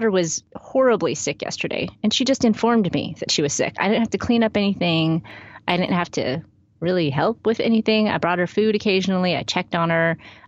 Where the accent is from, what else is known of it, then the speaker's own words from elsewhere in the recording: Waco, Texas, United States; I am from Waco, Texas